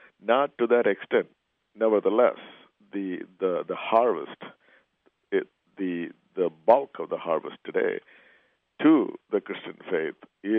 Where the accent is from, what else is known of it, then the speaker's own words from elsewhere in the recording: India; I was raised in India.